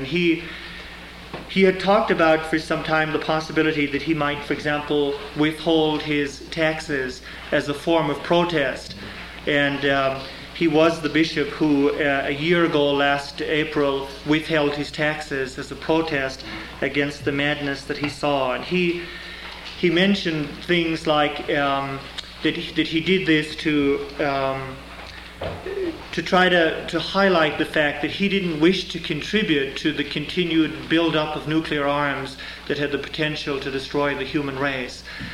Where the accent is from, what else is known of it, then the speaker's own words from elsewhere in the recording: Ireland; now in Seattle, United States; I'm here originally from the Holy Land of Ireland.